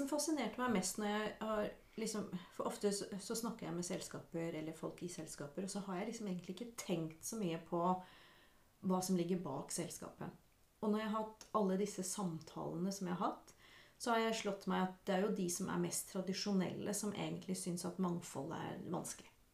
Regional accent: Hønefoss, Buskerud, Norway; men jeg kom jo fra Hønefoss, og trodde jeg hadde opplevd og hørt det meste i det bondesamfunnet som det er.

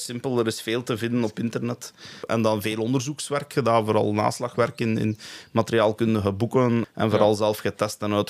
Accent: Flanders, Belgium; Ik ben afkomstig uit Wouwbrechtegem. Ik ben geboren in het jaar 1987.

